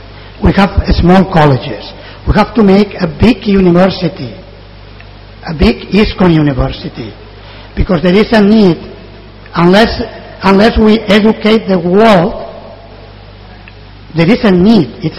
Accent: Spain; born there; English is a second language; I was born in Spain, so I don't know how much sense will make in English

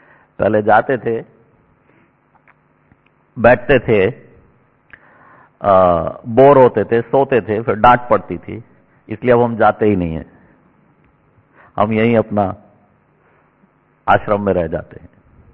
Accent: Delhi, India; now in Vancouver, Canada; मैं दिल्ली का रहने वाला हूं। पिछले 26 साल से वैंकूवर कनाडा में रहता हूं।

